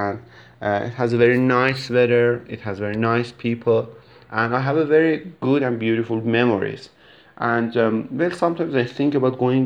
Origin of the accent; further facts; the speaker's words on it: Tehran, Tehran Province, Iran; English is a second language; now in Stockholm, Sweden; And you know, I come from Tehran, which is the capital city of Iran, and it's a very large city.